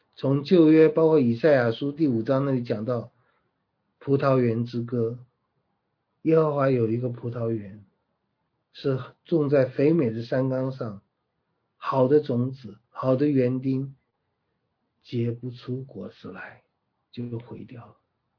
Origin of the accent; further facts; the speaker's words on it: China; 就是我们中国人喜欢加一个心字啊